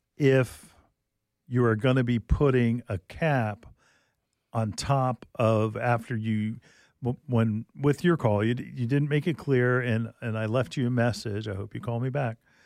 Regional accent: Wayne, New Jersey, United States; Like I mentioned, I grew up in Wayne.

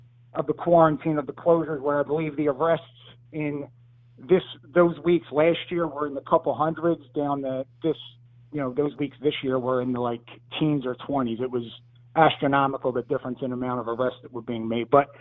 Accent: Philadelphia, Pennsylvania, United States; Sure. So I'm from Philadelphia, the Northeast section in Mayfair.

